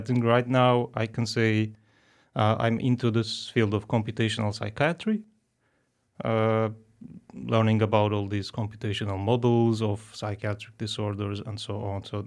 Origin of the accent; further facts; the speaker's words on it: Istanbul, Turkey; born there; English is a second language; I was born in Turkey, Istanbul. And I studied there.